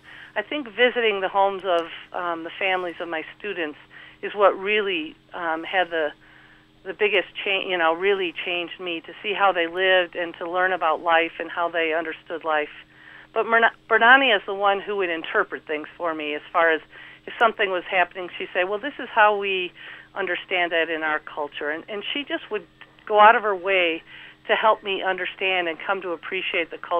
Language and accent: English; Country Club Hills, Illinois, United States; I'm originally from the Chicago area. I grew up in the far south suburbs in Country Club Hills. I was a member of St. Emmerich's Parish. Graduated from Hillcrest High School.